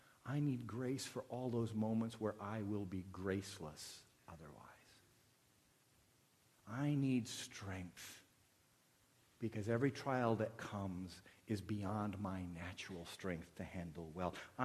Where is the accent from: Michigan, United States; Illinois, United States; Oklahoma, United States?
Michigan, United States; Flint; I grew up in Flint. I knew even back then you don't drink the Flint River.